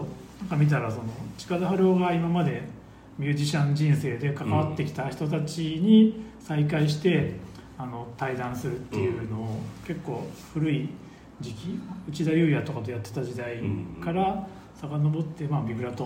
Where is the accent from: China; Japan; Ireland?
Japan; Ibaraki; 私のような実家が茨城の人間にも思いもつかないですね